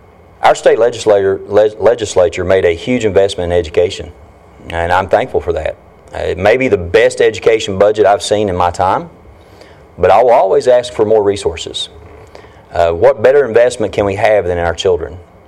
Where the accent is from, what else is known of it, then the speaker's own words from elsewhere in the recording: Kentucky, United States; I'm from Eastern Kentucky.